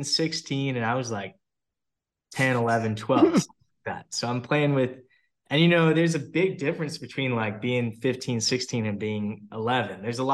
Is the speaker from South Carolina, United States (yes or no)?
no; Texas, United States; It was a big deal. I didn't play. I played, like, you know, flag football when I was young.